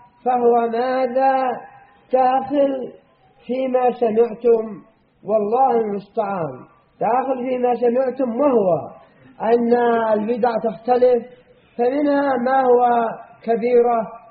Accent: Yemen; أضرب شاهد لهذا أن الشيعة والصوفية عندنا باليمن

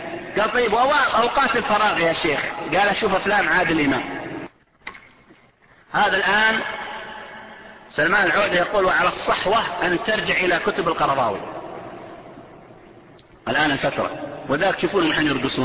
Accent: Saudi Arabia; عندنا في السعودية

